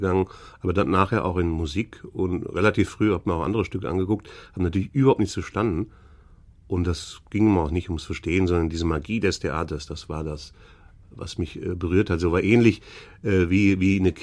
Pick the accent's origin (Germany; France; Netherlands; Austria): Germany; Giessen, Hesse; weil ich komme aus Gießen an der Lahn.